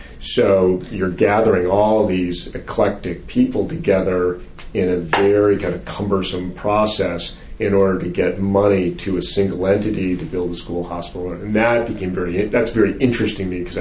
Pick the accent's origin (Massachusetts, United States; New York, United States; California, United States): Massachusetts, United States; Boston; because I'm from Boston area.